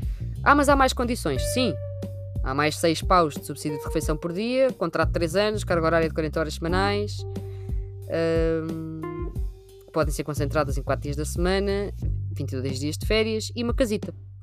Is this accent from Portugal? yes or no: yes; Portugal; enquanto portugueses, eu teria um bocado de vergonha, sabem?